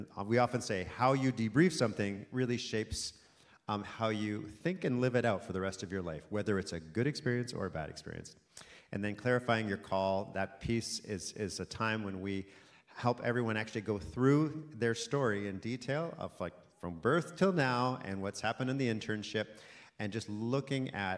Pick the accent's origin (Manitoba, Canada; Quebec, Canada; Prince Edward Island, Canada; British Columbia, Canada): Manitoba, Canada; He often is in Winnipeg, where I live. I'm from Manitoba.